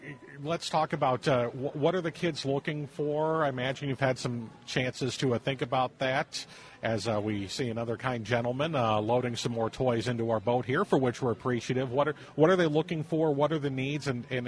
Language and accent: English; Kewanee, Illinois, United States; I'm from in Kewaunee.